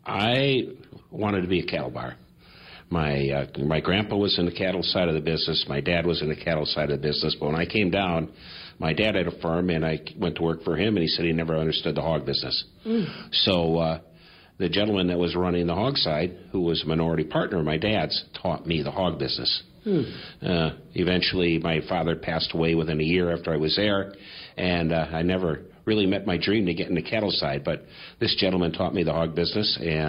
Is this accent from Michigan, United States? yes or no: no; Brookfield, Wisconsin, United States; also born or lived in Milwaukee; Well, I'm a suburban kid. I was born in Milwaukee. Age two, we moved to Brookfield.